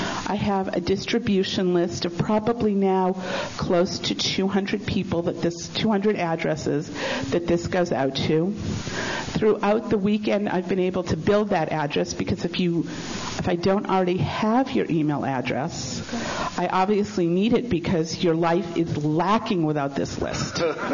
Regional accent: East Coast, United States; I'm from the East Coast. This is my speed.

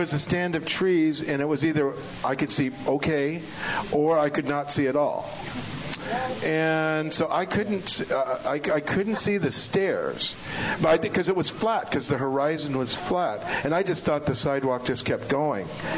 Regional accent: Alameda, California, United States; And I grew up in Alameda, the city of Alameda, and on the towards the east side of the island

